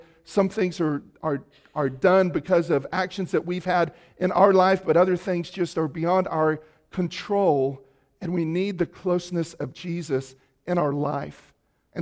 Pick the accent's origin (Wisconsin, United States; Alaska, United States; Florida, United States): Florida, United States; A 19-year-old boy growing up in Central Florida, wondering what was going on, what the direction of my life would take.